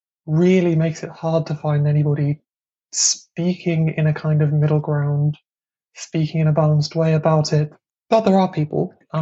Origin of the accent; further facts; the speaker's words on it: England, United Kingdom; where I grew up in England